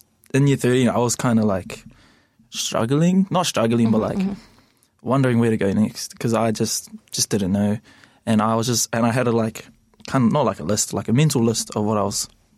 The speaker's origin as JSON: {"language": "English", "town": "Palmerston North", "region": "Manawatū-Whanganui", "country": "New Zealand", "tie": "born or raised there", "said": "I'm Māori. I come from Ruatoki in Ruatoria. But I grew up in Palmerston North. Shout out to Palmerston North."}